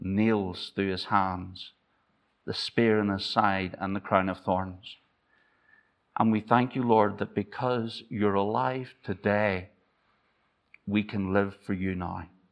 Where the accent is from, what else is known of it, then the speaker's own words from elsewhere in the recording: Ireland; now in Arbroath, United Kingdom; I'm Irish, don't worry about it.